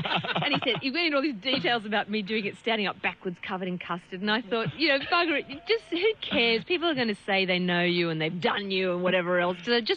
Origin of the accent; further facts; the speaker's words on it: Cronulla, New South Wales, Australia; he knew I was from Cronulla. He didn't know I wrote the book.